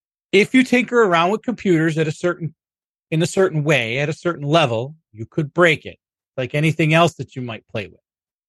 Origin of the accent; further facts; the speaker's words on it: Rochester, New York, United States; I am from Rochester, New York